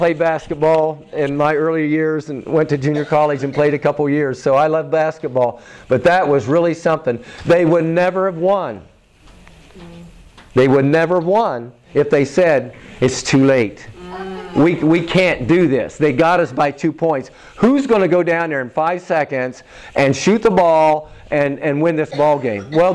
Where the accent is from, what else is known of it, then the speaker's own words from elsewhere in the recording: Brookville, Indiana, United States; born there; I was born in Brookville, Indiana, near Indianapolis, but I never lived there. But I'm a Hoosier as far as birth.